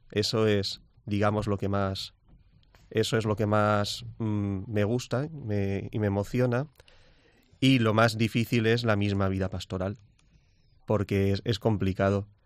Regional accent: Alicante, Valencian Community, Spain; Yo soy de Alicante. Mi parroquia de origen es San Antonio de Padua, conocida como los franciscanos porque es donde estuvieron, en el convento.

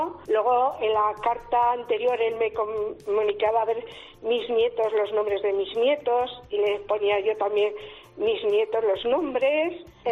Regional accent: Caparroso, Navarre, Spain; now in Pamplona, Spain; yo soy de Caparroso, y entonces aquí en Pamplona llevo 50 años.

